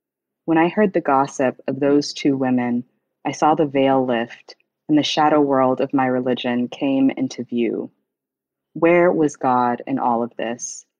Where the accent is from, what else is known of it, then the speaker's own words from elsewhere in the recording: Huntsville, Alabama, United States; I also knew that I wanted to set it in my hometown, mostly just because I don't read a lot of books that are set in Alabama, or particularly in Huntsville, Alabama, which is a really interesting city.